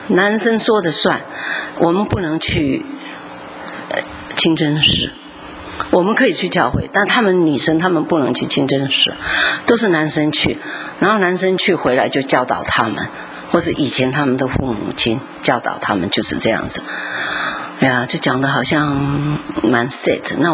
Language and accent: Chinese; Taiwan; now in United States; 我就说我从南方来，南方什么地方，就一直问，后来我说我是从台湾来